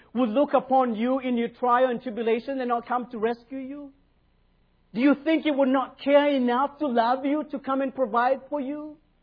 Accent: Kenya; I'm from Kenya. If you know anything about Africa.

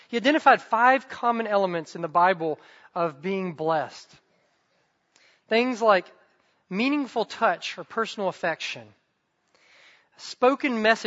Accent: the South, United States; I grew up in the South.

